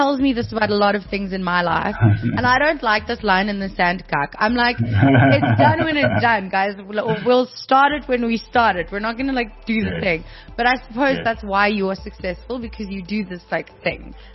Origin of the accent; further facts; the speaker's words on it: Gauteng, South Africa; growing up on the East Rand, I've grown up between Fosseris and Brakpan, suburbs and not suburbs